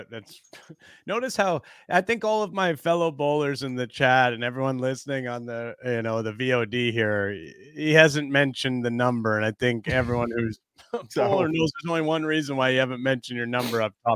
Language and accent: English; Canada; I've literally never heard of this ever before in my life as a Canadian.